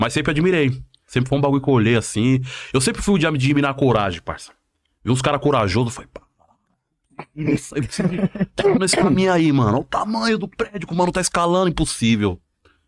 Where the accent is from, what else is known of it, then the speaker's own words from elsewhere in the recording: São Paulo, Brazil; Nasci na USP. E fiquei rodando ali, mano. Primeiro lugar que eu morei foi no Sapé. Aí depois eu fui pro Campo Limpo. Depois eu fui pro Parque Laguna. Aí depois eu morei no João 23.